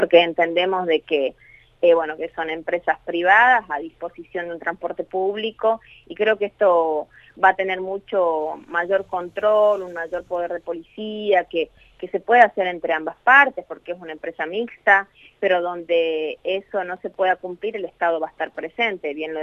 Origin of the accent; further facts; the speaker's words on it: Paclín, Catamarca, Argentina; a mí que soy de Paclín, también plantearle las líneas interurbanas